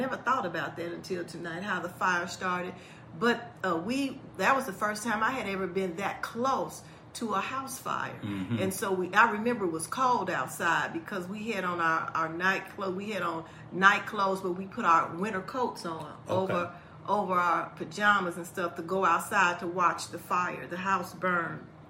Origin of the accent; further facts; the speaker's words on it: Chicago, Illinois, United States; My mother worked downtown. I'm originally from Chicago